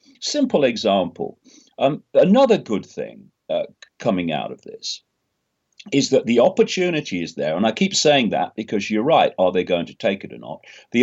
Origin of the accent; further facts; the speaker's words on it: Leicester, East Midlands, United Kingdom; I was brought up in Leicester in the 1950s and onwards in a Labour Party a family.